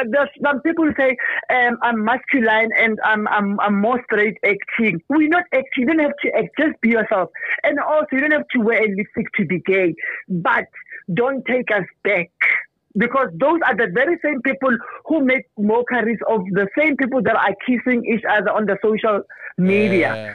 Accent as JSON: {"language": "English", "town": "Mamelodi", "region": "Gauteng", "country": "South Africa", "said": "I'm dead from Mamelodi, Mar."}